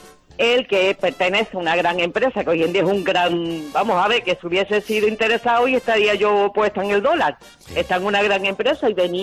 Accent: Cádiz, Andalusia, Spain; Yo soy de Cádiz y esto fue en Chipiona.

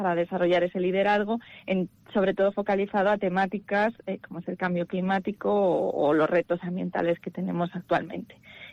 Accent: Cantabria, Spain; also born or lived in Santander; orgullosa de ser cántabra. Sí. Nací en Santander, como bien has dicho, mis abuelos eran de Bárcena de Piedecuesta, he pasado allí pues una infancia preciosa y volvemos siempre que podemos. Mi madre también es cántabra

